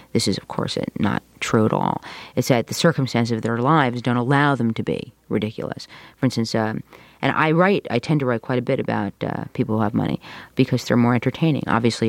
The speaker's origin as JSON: {"language": "English", "town": "Morristown", "region": "New Jersey", "country": "United States", "tie": "born or raised there", "said": "I didn't grow up in New York. I grew up in New Jersey. I grew up in a town called Morristown."}